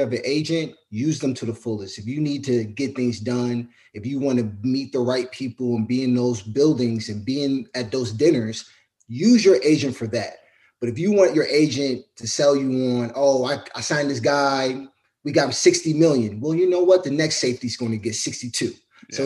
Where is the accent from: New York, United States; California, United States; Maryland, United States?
Maryland, United States; I mean, I'm a kid from Maryland, you know, from the East Coast